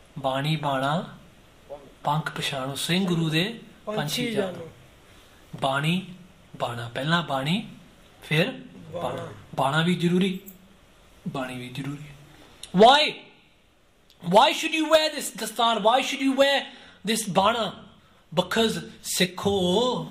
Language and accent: English; Punjab, India; I'm from Punjabi.